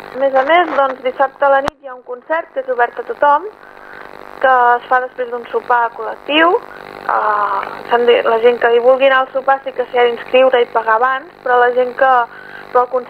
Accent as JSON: {"language": "Catalan", "town": "Sabadell", "region": "Catalonia", "country": "Spain", "said": "que soc de Sabadell."}